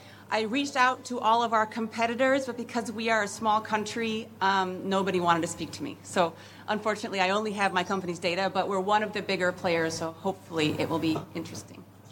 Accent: United States; now in Luxembourg; I am an American, but I've lived in Luxembourg the past 4 years.

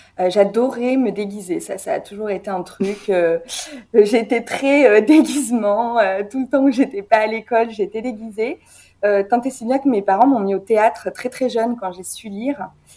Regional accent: South, France; now in Paris, France; j'ai bientôt 30 ans. Je suis originaire du Sud et ça fait 4 ans que je viens en région parisienne. Je suis venue habiter à Paris pour mon internat.

